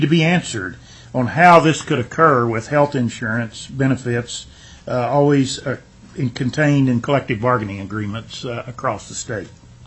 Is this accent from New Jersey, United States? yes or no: no; Kodiak, Alaska, United States; I know in my hometown of Kodiak, many students take welding, for instance, from Kodiak College